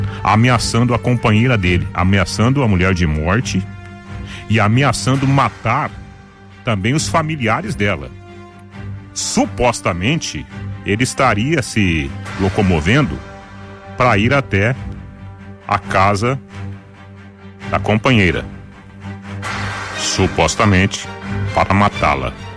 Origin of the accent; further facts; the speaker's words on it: Jataizinho, Paraná, Brazil; Esses grandes centros aqui do norte do Paraná. Alô, minha querida Jataizinho, né? Minha terra natal. Ô, oh, saudade lá da roça, né?